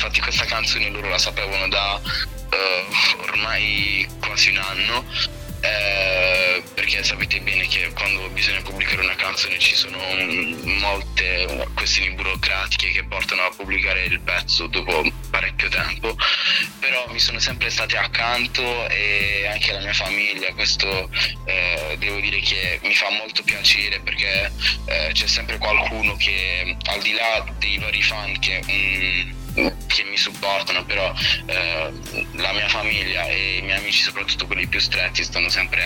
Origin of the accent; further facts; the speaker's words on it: Gravina in Puglia, Apulia, Italy; e vengo da Gravina in Puglia. Ho 18 anni compiuti da poco